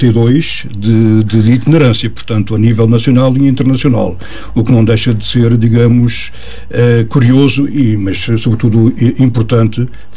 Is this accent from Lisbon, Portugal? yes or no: yes; Lisbon, Portugal; now in Venda do Pinheiro, Portugal; sou de Lisboa, depois fui viver para a Venda do Pinheiro, e ainda continuo a viver nessa bonita localidade, e também estou, digamos, muito ligado ao Alentejo, neste caso ao Alto Alentejo, onde tenho o meu ponto de refúgio